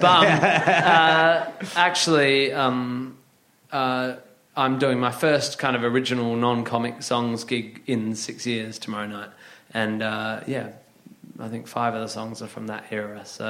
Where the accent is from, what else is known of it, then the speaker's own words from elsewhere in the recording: Northampton, East Midlands, United Kingdom; born there; I was born in Northampton